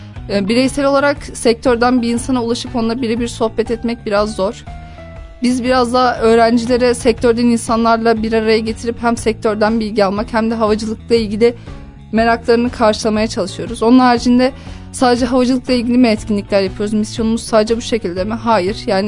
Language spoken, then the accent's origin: Turkish; Kocaeli, Turkey; Ben liseyi burada okudum, Kocaeli'de. Zaten Kocaeli'de doğdum, burada yaşıyorum.